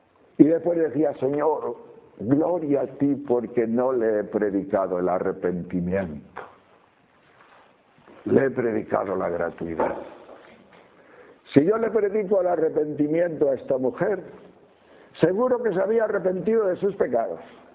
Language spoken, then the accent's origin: Spanish; Tejerina, Castile and León, Spain; o por lo menos lo que era el requesón en mi pueblo de Tejerina